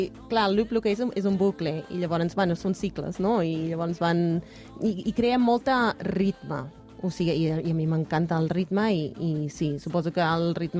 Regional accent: South Africa; d'on vinc, de Sud-àfrica

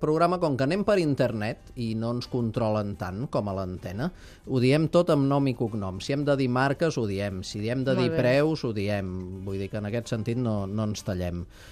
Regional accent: Catalonia, Spain; Hi ha molts Vilanoves a Catalunya i moltes vegades... Jo sóc de Vilanova

